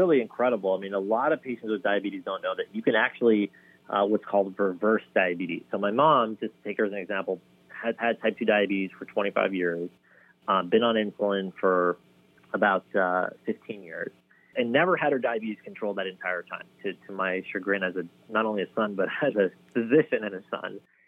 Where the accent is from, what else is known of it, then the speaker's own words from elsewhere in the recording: India; because we come from India. My mom's a vegetarian.